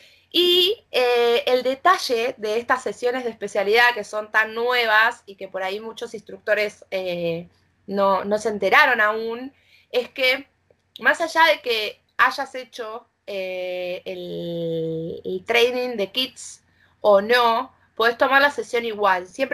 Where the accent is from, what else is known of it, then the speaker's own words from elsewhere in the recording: La Plata, Buenos Aires Province, Argentina; La Plata, que es la ciudad de donde soy yo.